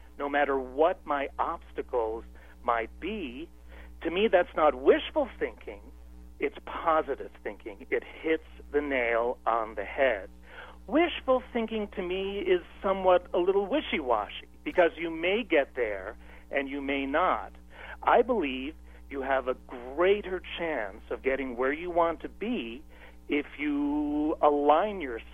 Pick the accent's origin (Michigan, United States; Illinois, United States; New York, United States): New York, United States; You bet. I'm originally a New Yorker.